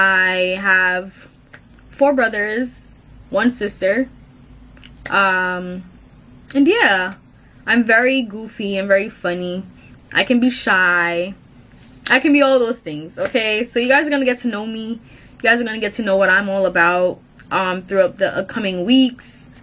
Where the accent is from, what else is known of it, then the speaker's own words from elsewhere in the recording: Kingston, Surrey, Jamaica; now in New York, United States; I grew up in Kingston, Jamaica, and I went to a non-denominational church back in Jamaica, moved up to New York